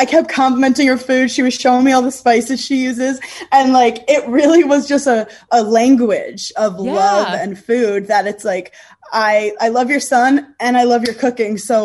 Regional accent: New York, United States; I'm from New York.

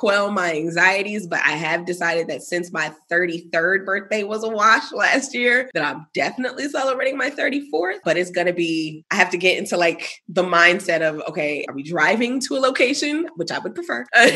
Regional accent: Brooklyn, New York, United States; also born or lived in Bronx; And born and raised in Brooklyn, moved to the Bronx when I was a preteen.

